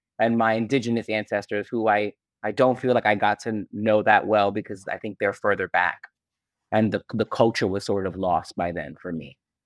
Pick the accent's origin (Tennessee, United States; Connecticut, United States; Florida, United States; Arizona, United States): Connecticut, United States; And because I'm from Connecticut, and there's a politician there who is Puerto Rican